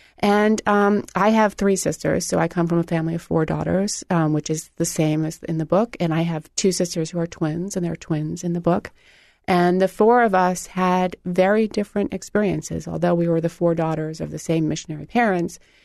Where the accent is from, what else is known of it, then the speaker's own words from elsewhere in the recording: Indiana, United States; now in Indianapolis, United States; oh, we grew up outside of Indianapolis. And then no one would ask us any further questions because it was like, well, that's boring. And then I moved to Indianapolis